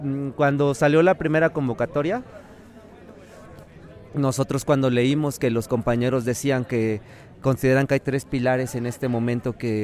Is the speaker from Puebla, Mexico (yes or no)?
yes; Puebla, Mexico; soy un artista gráfico y vengo de Puebla.